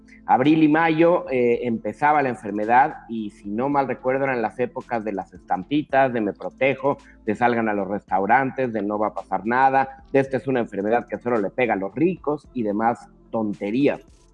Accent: Mexico; Simplemente vamos a cuidarnos como mexicanos

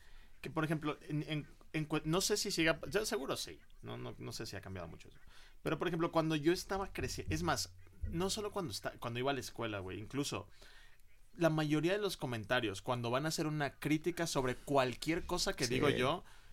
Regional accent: Sinaloa, Mexico; born or raised there; also born or lived in Mazatlán

